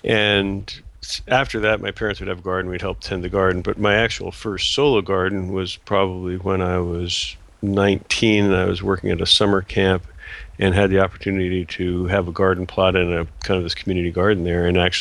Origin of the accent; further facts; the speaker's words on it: Long Island, New York, United States; Actually, I grew up in Long Island, about halfway out on the South Shore, which was very agricultural.